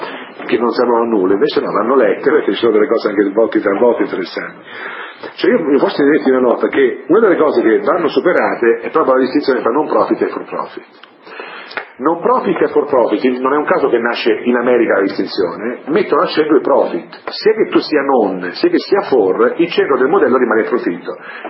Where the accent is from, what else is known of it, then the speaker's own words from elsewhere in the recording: Ascoli Piceno, Marche, Italy; io sono anch'io una persona del sud, io sono di Ascoli Piceno, che è un po' al confine, sono di Ascoli, nel sud o no